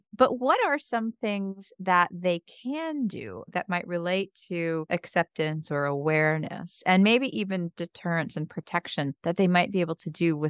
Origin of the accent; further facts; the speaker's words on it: United States; I mean, I'm American